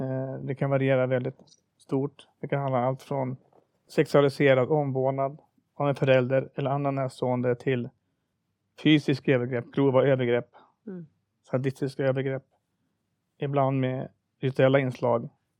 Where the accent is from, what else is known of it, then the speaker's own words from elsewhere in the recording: Södertälje, Stockholm County, Sweden; Ja, jag kommer från Södertälje. Idag bor jag på landet utanför Södertälje